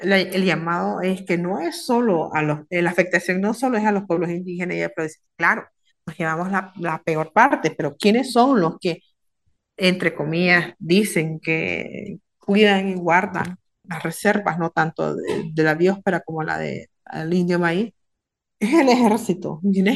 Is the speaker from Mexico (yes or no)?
no; Nicaragua; Y como nicaragüense, yo me siento avergonzada